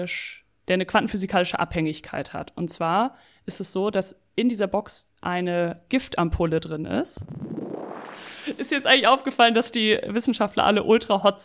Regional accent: Emden, Lower Saxony, Germany; In Emden, also wo ich herkomme

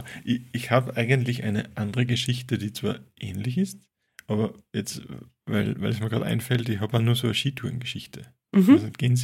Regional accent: Upper Austria, Austria; ich bin aus Oberösterreich

